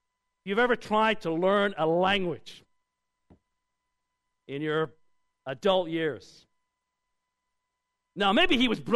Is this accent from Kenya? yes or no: no; Canada; the more I'm reminded, I'm a Canadian.